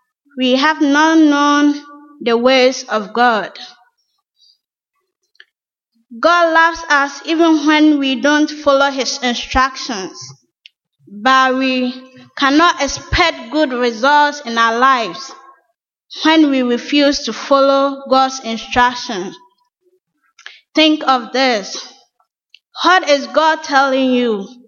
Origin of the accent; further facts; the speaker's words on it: Ghana; now in United States; When I came from Ghana to the United States